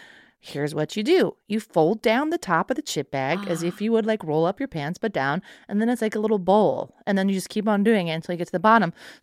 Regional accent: Texas, United States; I mean, I grew up in Texas, or I'm from Texas, and it's comical how different the cars are.

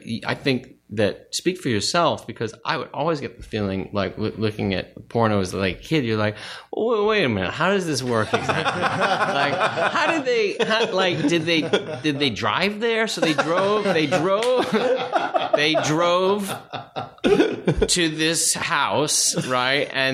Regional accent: Studio City, California, United States; In Studio City.

